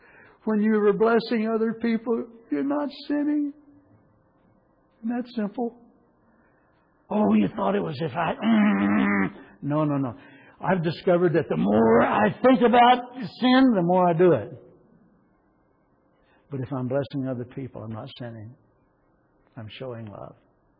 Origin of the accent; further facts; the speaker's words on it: Oklahoma, United States; on the farm I was born on in Oklahoma and the Sunday school I went to in my early years